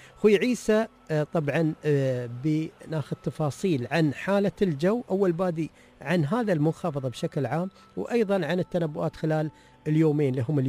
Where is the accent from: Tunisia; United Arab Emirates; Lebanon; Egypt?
United Arab Emirates; بلهجتنا العامية في دولة الإمارات